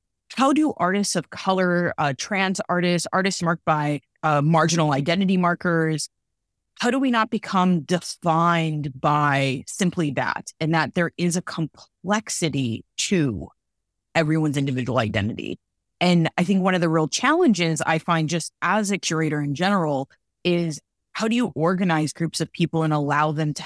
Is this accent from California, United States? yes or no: yes; Los Angeles, California, United States; being born and raised in Los Angeles. I think so much about what it meant to come out of a multicultural neighborhood